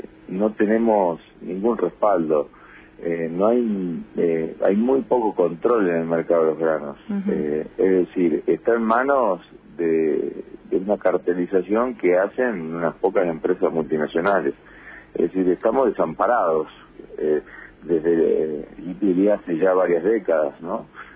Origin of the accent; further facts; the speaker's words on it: Argentina; esa es la otra pata de la que todos como ciudadanos argentinos necesitamos saber la verdad